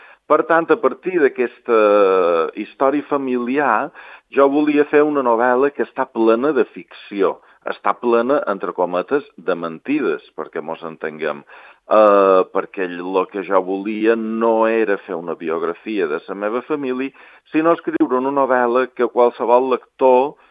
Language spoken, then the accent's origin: Catalan; Santanyí, Balearic Islands, Spain; vaig anar a un concert a l'iglesi del meu poble, de Santanyí